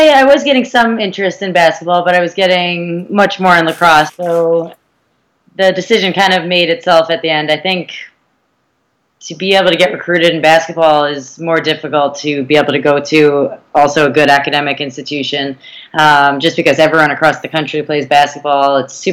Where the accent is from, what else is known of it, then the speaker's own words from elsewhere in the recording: Levittown, New York, United States; So I grew up in Levittown, the same, town as you, obviously. So I'm the oldest of four girls.